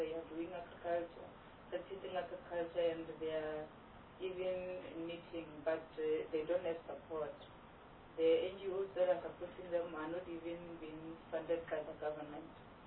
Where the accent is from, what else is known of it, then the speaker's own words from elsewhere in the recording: Limpopo, South Africa; For example, I'm from the Khale area. We're having 31 villages, more or less 18.